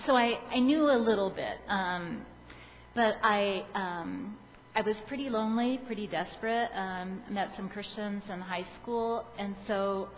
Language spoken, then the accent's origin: English; North Carolina, United States; born there; also born or lived in Michigan / Norway; My family moved about twice a year as I was growing up. I was born in North Carolina on an army base.